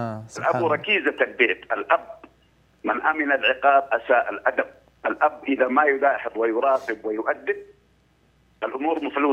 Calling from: Saudi Arabia; وعندنا في عسير من عيد رمضان لعيد الأضحى المبارك عيد

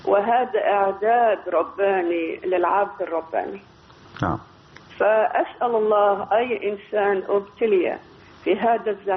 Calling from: United Arab Emirates; من الإمارات.

